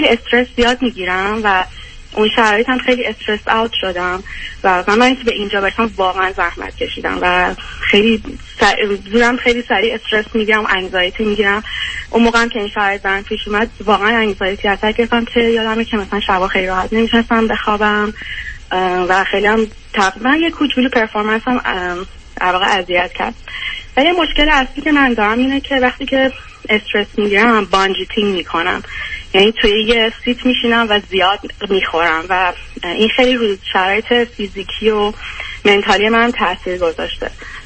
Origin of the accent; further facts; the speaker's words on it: Iran; moved away as an adult; now in United States; از 18 سالگی از ایران اومدم بیرون. اول آندرگردم یه کشور دیگه بودم، بعد برای مستر و پی اچ دی اومدم آمریکا.